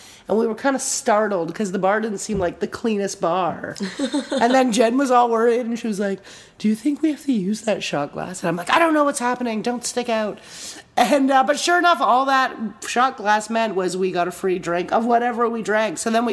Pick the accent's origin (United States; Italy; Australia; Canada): Canada; you know, we're both Canadian.